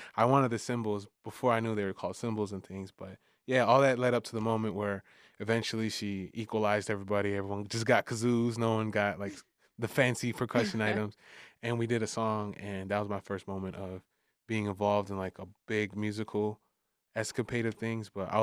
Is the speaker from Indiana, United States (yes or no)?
no; Detroit, Michigan, United States; I'm from Southwest Detroit before it was cool.